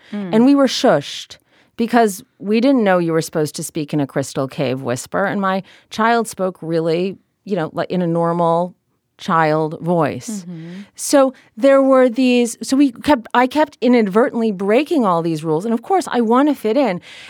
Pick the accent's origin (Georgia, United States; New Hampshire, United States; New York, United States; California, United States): California, United States; born or raised there